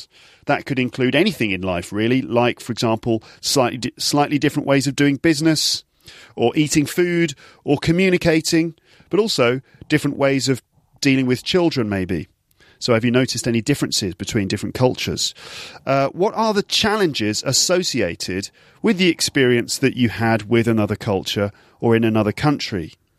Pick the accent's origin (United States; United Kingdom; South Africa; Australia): United Kingdom; England; now in France; So although I'm English, living away from home, although this is basically my new home for the moment anyway